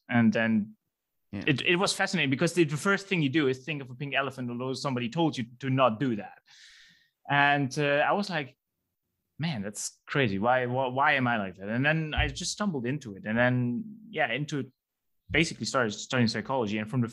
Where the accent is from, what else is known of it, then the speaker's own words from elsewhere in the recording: Netherlands; now in United States; Originally, as some of you may hear, I'm from the Netherlands, so I'm not born in the US.